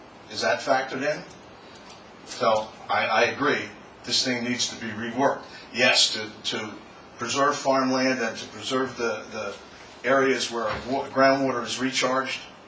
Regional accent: Morton, New Jersey, United States; I'm from Morton, New Jersey.

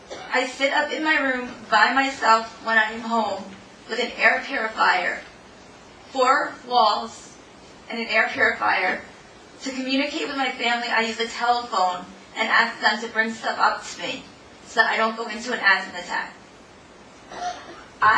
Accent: Roxbury, Massachusetts, United States; I'm from Roxbury. And I've been coughing back there. I refer to it as the Roxbury cough.

